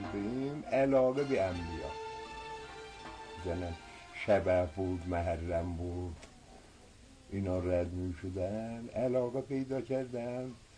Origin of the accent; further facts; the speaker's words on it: Zanjan, Zanjan Province, Iran; born there; من متولد 1319 همین تو زنجان به دنیا اومدم.